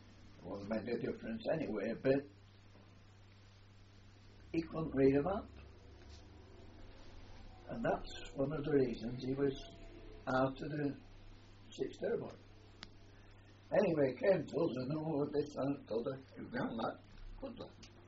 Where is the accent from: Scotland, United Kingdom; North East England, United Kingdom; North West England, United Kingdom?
North West England, United Kingdom; Blackpool; because we come from Blackpool.